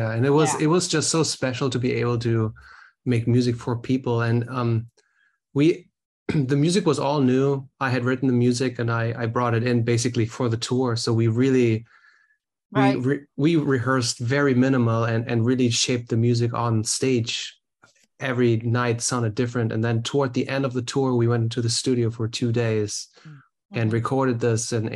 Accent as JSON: {"language": "English", "country": "Germany", "said": "or at least I'm from Germany originally"}